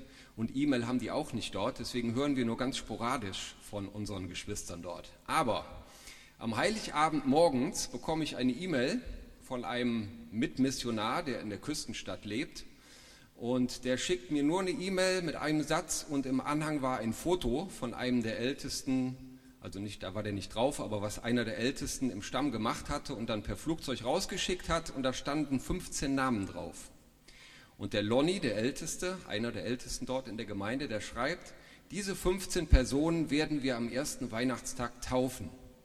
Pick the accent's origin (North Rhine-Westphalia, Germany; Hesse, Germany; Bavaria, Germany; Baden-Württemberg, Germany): North Rhine-Westphalia, Germany; Gummersbach; Ich komme aus Gummersbach, Niedergelpe, Gelpetal, nicht weit von hier.